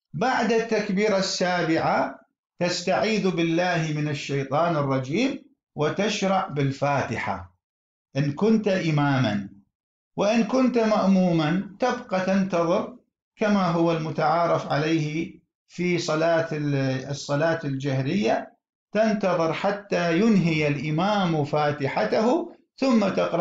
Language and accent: Arabic; Iraq; هناك بعض المساجد عندنا في العراق بعد صلاة المغرب ليلة العيد